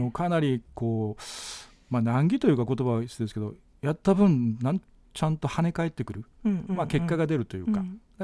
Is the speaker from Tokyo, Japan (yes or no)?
no; Naha, Okinawa, Japan; 両親が宮古の出身で、首里に引っ越して、ずっと首里で育ちました。